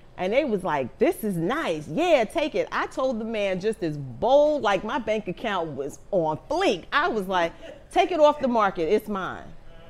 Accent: New York City, New York, United States; I grew up in Harlem, I grew up in Polo Grounds

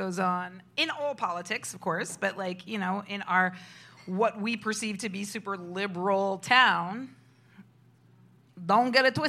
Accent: New York City, New York, United States; I grew up in Hell's Kitchen, so I don't know how many of you know what Hell's Kitchen was like in the 80s and 90s.

